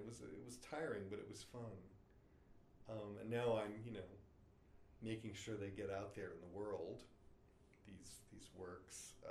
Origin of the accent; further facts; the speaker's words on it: Los Angeles, California, United States; images of my hometown, Los Angeles, seen from the point of view of a pedestrian. I don't have a car, and I get around Los Angeles on public transportation.